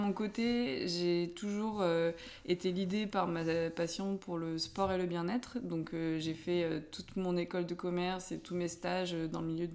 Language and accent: French; Chinon, Centre-Val de Loire, France; Alors, j'ai grandi à Chinon, donc c'est une petite ville de Touraine.